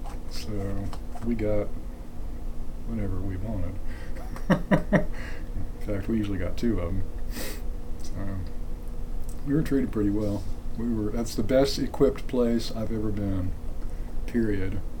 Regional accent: Salem, Ohio, United States; also born or lived in Sewickley; We actually lived in Ohio, in Salem, Ohio. So that's where I grew up.

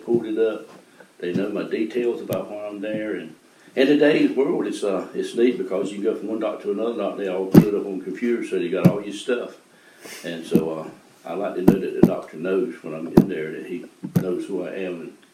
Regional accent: Elm City, North Carolina, United States; also born or lived in Wilson; I am from Wilson, North Carolina. I grew up in Elm City. … they sharecropped

